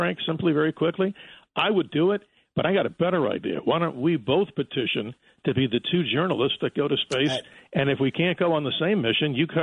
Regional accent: Jamaica; born there; Hey, I was born in Jamaica.

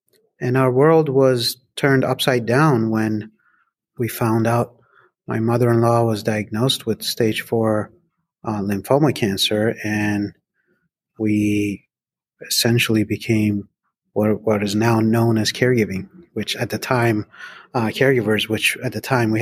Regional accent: New York City, New York, United States; I was born and raised in New York City

